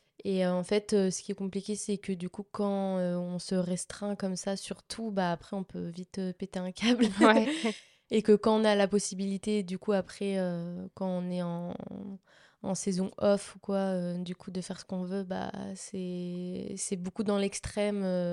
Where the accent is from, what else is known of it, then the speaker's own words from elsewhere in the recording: Valence, Auvergne-Rhône-Alpes, France; Alors moi, à la base, je viens de la Drôme, vers Valence, et j'ai commencé l'athlétisme là-bas